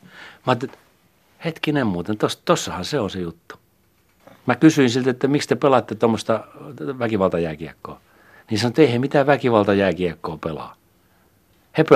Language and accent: Finnish; Forssa, Tavastia Proper, Finland; mä olin tietysti lapsuuteni viettänyt Forssassa, ja mun mamma ja pappa asuivat siellä silloin vielä